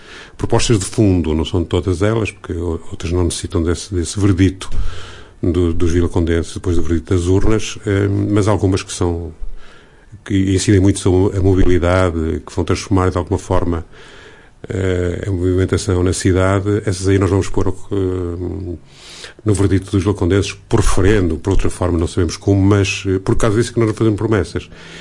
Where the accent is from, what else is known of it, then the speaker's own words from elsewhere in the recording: Vila do Conde, Porto, Portugal; also born or lived in Sabrosa; eu estou em Vila Conde desde os 3 anos, portanto há muitos anos em Vila Conde, sou Vila Condense, mas nasci em Trás-os-Montes, nasci em Sabrosa.